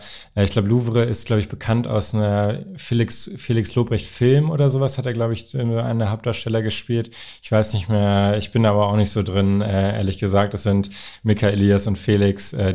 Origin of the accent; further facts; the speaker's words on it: Berlin, Germany; Ich bin in Berlin aufgewachsen